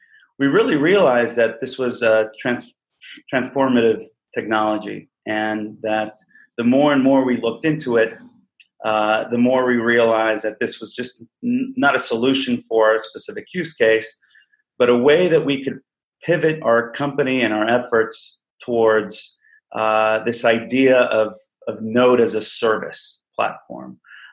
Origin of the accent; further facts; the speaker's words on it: Costa Rica; I'm originally from Costa Rica.